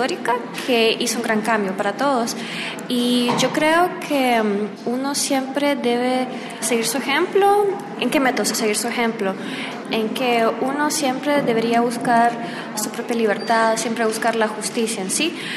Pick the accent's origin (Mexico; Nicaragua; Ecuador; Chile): Nicaragua; siento que es parte de nosotros, de cómo somos nicaragüenses